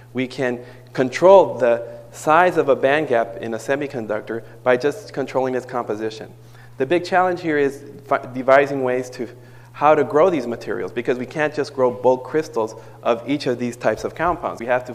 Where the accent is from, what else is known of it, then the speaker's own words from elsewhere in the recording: United States; So I'm happy to be here, and I'm proud to be here as an American.